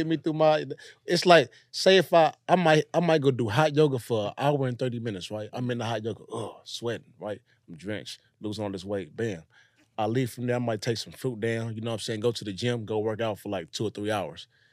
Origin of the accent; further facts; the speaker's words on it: Los Angeles, California, United States; I grew up in the jungles. I bounced from the jungles to the hundreds, you know? So I've been into the A-Trades. So I've been in all the ghettos, you know, in L.A.